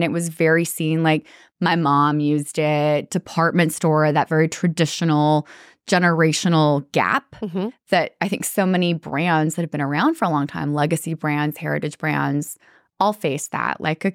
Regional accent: Utah, United States; And like my home, I'm from Utah. Everybody's friendly and nice and just like Austin.

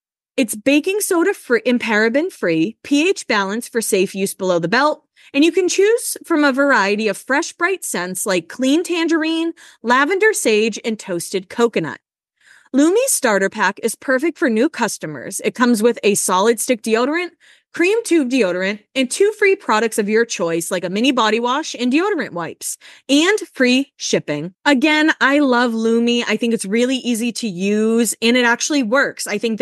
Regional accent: Hanover, Massachusetts, United States; And she's from Rockland. I'm from Hanover. Like, they're right next to each other. So I love supporting another, like, South Shore gal.

